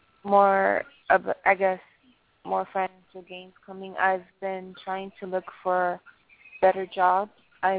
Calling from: Miami, Florida, United States; I'm calling from Miami.

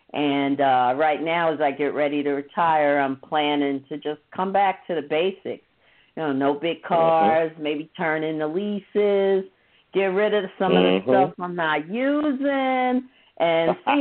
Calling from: Queens, New York, United States; I'm calling from Queens.

